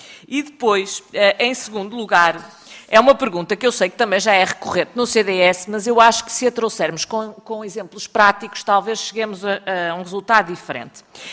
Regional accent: Porto, Portugal; como eu sou do Porto

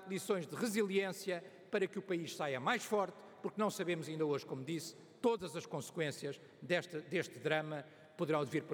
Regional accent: Portugal; demonstrando algo que sabíamos da nossa história enquanto portugueses

